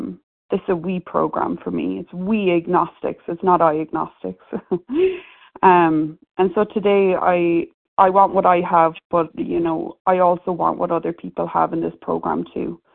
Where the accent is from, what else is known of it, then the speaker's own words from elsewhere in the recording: Ireland; Ireland, and it just seemed so difficult for me to understand growing up.